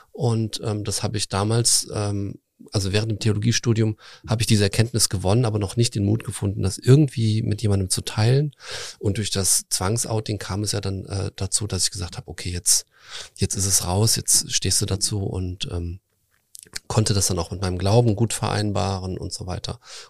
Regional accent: Germany; born there; Meine Eltern kommen beide aus Russland, haben sich in Deutschland kennengelernt, ich bin in Deutschland geboren.

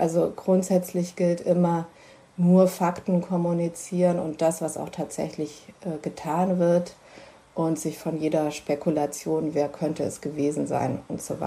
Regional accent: Allgäu, Germany; ich komme ja aus Izmir im Allgäu

